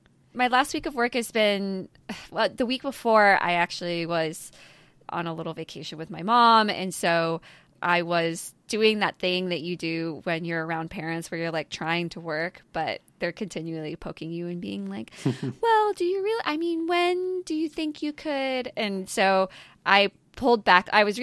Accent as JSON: {"language": "English", "region": "North Carolina", "country": "United States", "tie": "born or raised there", "also_born_or_lived": "New Jersey", "said": "So I was born in New Jersey, but when I was one, we moved, our family moved down to the middle of North Carolina, where my father's family is, and we stayed there until I was seven."}